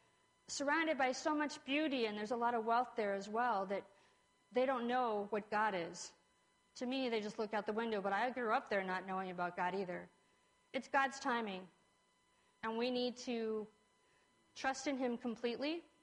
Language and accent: English; New England, United States; I think of where I grew up in New England.